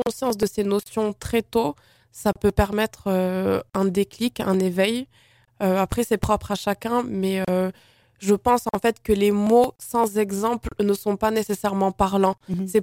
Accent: Dakar, Senegal; born there; je suis née à Dakar. Je retourne quasiment tous les 6 mois.

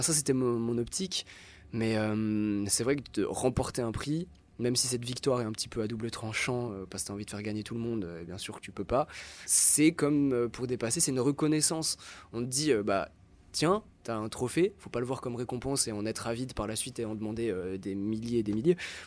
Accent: Valais, Switzerland; comme je suis de Suisse, du Valais, c'est un peu les Alpes, on a grandi avec

